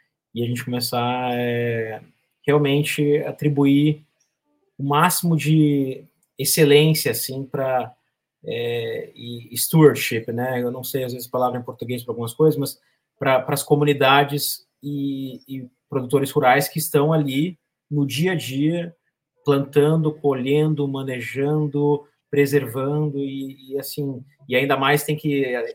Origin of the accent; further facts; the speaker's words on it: Brazil; a gente, como brasileiros, precisamos valorizar isso